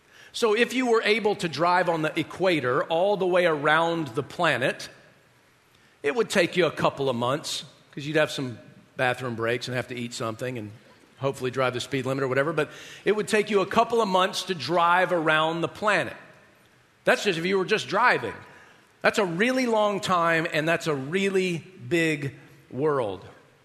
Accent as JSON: {"language": "English", "country": "United States", "said": "particularly as an American or as a minister of the gospel or particularly maybe even as a white person."}